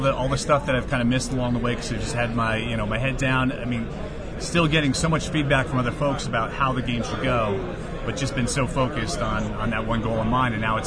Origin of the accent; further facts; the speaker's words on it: New Haven, Connecticut, United States; You know, I'm from New Haven.